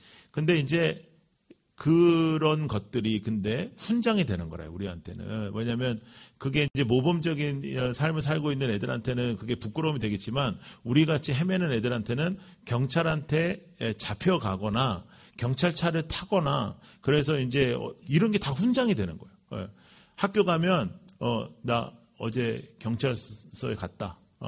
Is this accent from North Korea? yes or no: no; United States; 저는 이제 미국에서 컸잖아요.